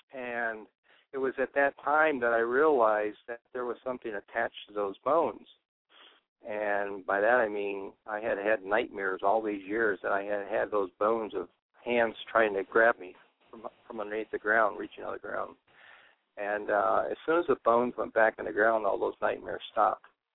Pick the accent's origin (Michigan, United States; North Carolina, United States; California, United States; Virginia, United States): Michigan, United States; Detroit; Originally, I'm from Michigan. I grew up in Detroit, and I spent my weekends in Canada at a small cottage